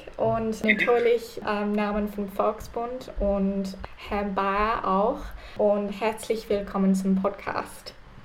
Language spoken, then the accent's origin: German; United Kingdom; German is a second language; Ich komme aus Großbritannien.